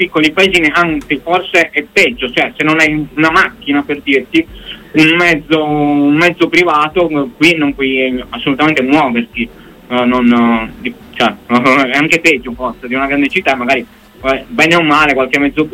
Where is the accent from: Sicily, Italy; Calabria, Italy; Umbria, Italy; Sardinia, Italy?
Sardinia, Italy; Io non sono campano, non sono cilentano, vengo dalla Sardegna. Ho iniziato appunto in Sardegna a approcciarmi appunto alla letteratura, alla poesia.